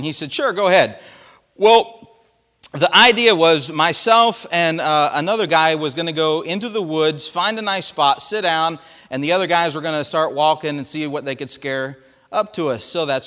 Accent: Iowa, United States; I'm originally from Iowa, as most of you know, and Iowa grows some big deer.

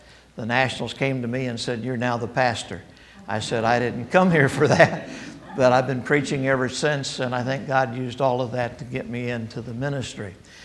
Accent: Illinois, United States; I said, Lord, I've had enough of the cold and the snow. I grew up in Illinois.

